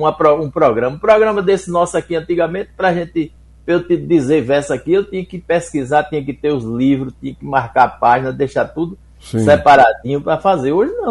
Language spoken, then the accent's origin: Portuguese; Jacobina, Bahia, Brazil; Você vê pela minha voz, o povo pensa que eu sou paraibano, pensa que eu sou pernambucano, mas não, eu nasci e criei aqui em Jacobina. Já morei em Salvador 3 anos e nunca consegui mudar meu sotaque disso aqui.